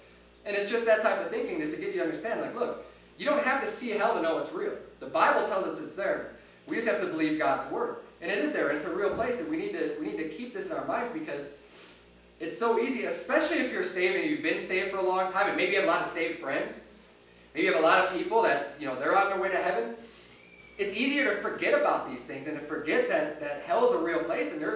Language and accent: English; Chicago, Illinois, United States; I'm from Chicago. Originally, I'm from Chicago. That's where I was born and raised.